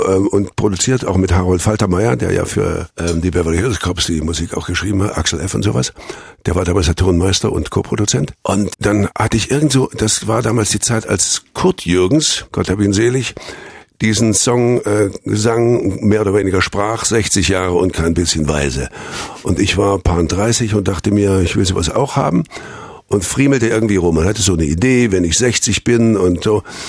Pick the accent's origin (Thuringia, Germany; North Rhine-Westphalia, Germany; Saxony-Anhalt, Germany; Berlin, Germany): Thuringia, Germany; accent: Thuringian; Und dann habe ich ihm das auf mit meinem Thüringer Dialekt gesungen und das fand er sehr lustig.